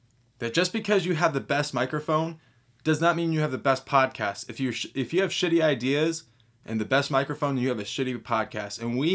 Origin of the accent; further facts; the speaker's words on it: Oklahoma, United States; We want to share it with people who are in Oklahoma too, because we're from Oklahoma, you know?